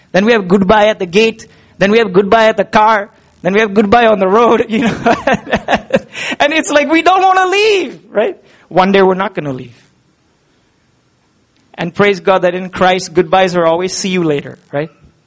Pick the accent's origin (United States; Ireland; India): India; Pune, Maharashtra; now in Goa, India; But I come from Pune, urban city culture